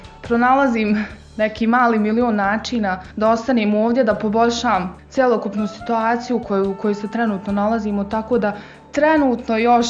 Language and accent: Bosnian; Zenica, Zenica-Doboj Canton, Bosnia & Herzegovina; dolazim iz Zenice. Srednju medicinsku školu sam završila u Zenici.